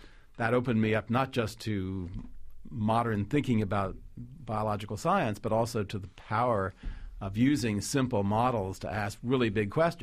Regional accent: New York, United States; I grew up in Long Island. My father was a general practitioner and Jewish ancestry

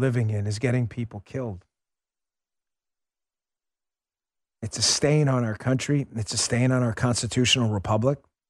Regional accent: New York, United States; by the way, I grew up in New York.

